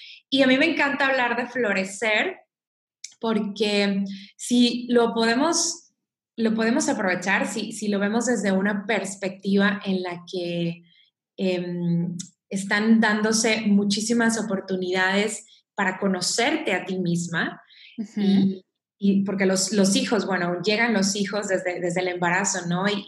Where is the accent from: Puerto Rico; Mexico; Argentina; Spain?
Mexico; Soy mexicana, también soy psicóloga